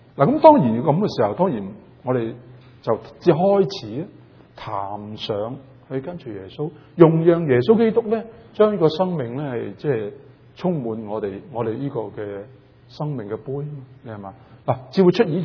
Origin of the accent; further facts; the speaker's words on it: Guangdong, China; accent: Cantonese; 我们广东话有个好撇